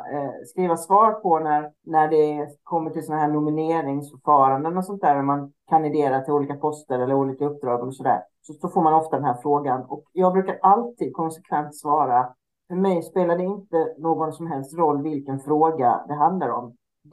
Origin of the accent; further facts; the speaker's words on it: Halmstad, Halland County, Sweden; now in Sundbyberg, Sweden; Sundbyberg utanför Stockholm. Och det har jag gjort i 19 år. Jag är född och uppvuxen i Halmstad. Så man kanske känner och hör att jag har någon annan, inte riktigt Stockholmsdialekt.